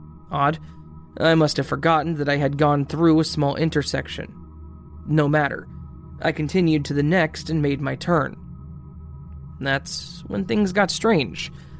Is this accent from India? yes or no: yes; India; At this point, I would like to clarify that I'm from India, and back then, I still hadn't traveled to Europe